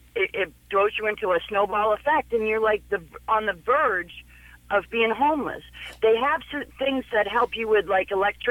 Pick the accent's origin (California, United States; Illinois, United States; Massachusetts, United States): Massachusetts, United States; Boston; now in Portland, United States; I'm from Boston, Massachusetts.